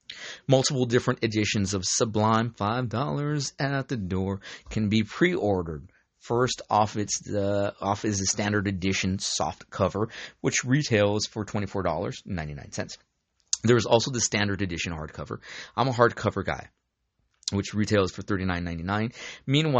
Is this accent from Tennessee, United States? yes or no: no; Santa Ana, California, United States; I'm from Orange County, guys. Born and raised in Santa Ana, and I'm an Orange County fucking boy.